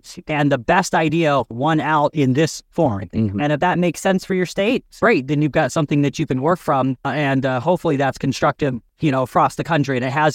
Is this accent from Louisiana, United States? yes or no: no; Ohio, United States; I'm from Ohio. We are a full-time legislature.